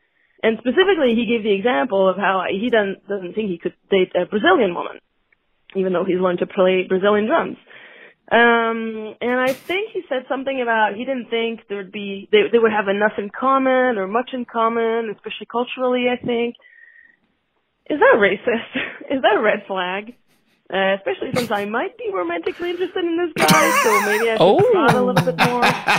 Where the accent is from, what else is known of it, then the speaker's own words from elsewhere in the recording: Quebec, Canada; first language French; English is a second language; I'm a white woman. French is my first language. I'm from Quebec in Canada.